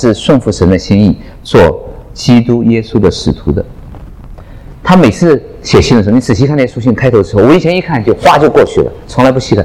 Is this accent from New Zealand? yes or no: no; China; 同时他也没有看得太低，这是我们中国人有的时候比较容易做的一点，大家都比较客气，对吧？